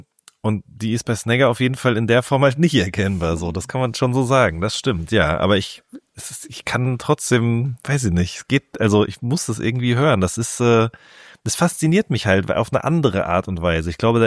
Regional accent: North Rhine-Westphalia, Germany; ich komme ja auch aus dem Ruhrgebiet

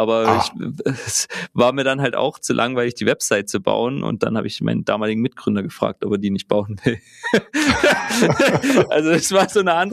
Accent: Saxony, Germany; Aufgewachsen bin ich im Vogtland, dort in der Ecke Plauen, noch ein bisschen weiter östlich, also eigentlich direkt an der tschechischen Grenze, muss man dazu sagen. Vogtland ist ja bekannt für das zänkische Bergvolk, wo ich ja auch irgendwie angehörig bin.

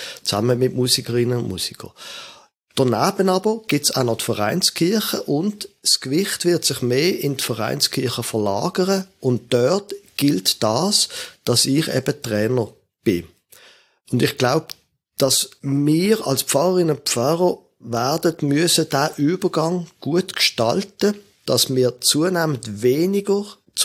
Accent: Basel, Basel-Stadt, Switzerland; ich bin nicht wo als Basler, das kriegst du nicht mehr weg, FCB-Fan

